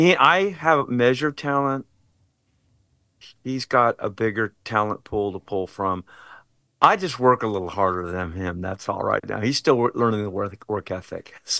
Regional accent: Fullerton, California, United States; also born or lived in Orange; I was born in Orange, California, raised in Fullerton, California, the home of Fender Musical Instruments, I might add, by my single mom.

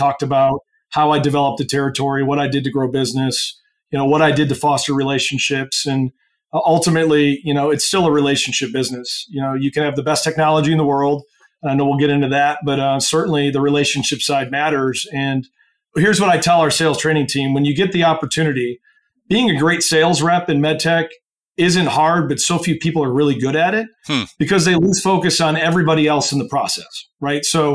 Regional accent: Indiana, United States; I just obviously knew growing up in Indiana that Warsaw was the orthopedic capital of the universe.

